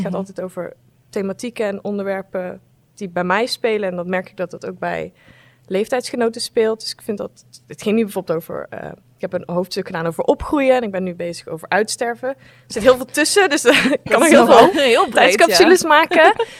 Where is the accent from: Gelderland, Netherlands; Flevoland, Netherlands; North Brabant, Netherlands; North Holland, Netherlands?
North Brabant, Netherlands; Roosendaal; Ik kom uit Roosendaal.